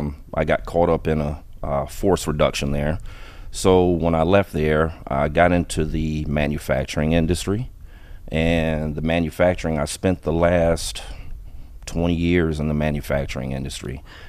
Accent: Texas, United States; also born or lived in Germany / Kansas / Alaska; Okay, I'm originally from Texas. My father was in the military, Army.

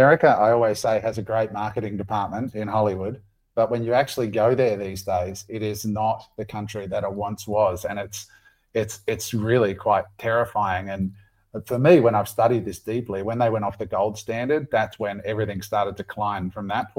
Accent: Australia; I grew up in Australia, sang the national anthem every week at school, you know.

